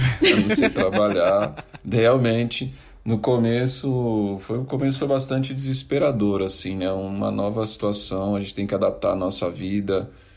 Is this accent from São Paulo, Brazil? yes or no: yes; São Paulo, Brazil; Eu sou Zona Norte de São Paulo, nasci na Vila Zilda, na verdade, nasci na Tucuruvi, morei na Vila Zilda, Jardim Fontales, mas morei boa parte da minha vida. Jardim Brasil Novo, que fica no Cachoeira, mas é tudo Zona Norte e hoje eu vivo em Santana, que também é Zona Norte.